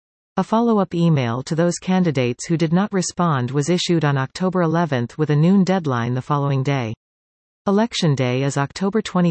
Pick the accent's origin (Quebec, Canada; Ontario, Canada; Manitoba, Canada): Ontario, Canada; Sudbury; I was born and raised in Sudbury and I traveled across Canada looking to put down my roots, but I always came back to Sudbury and this is where I raised my 4 kids.